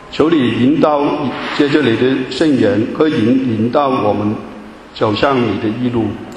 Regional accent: Hong Kong; 我是从香港来的

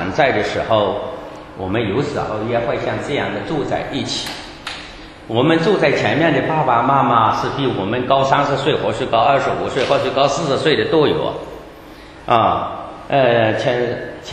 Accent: Zhejiang, China; 其实老乡也不是老乡，是我们浙江人，我们大家都说自己老乡嘛

